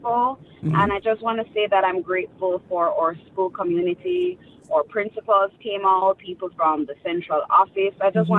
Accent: Jamaica; I am from Jamaica originally.

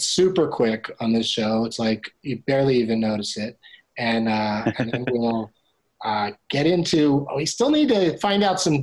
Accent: San Diego, California, United States; So we'd have bus trips up to L.A. to go see, you know, TV shows being taped.

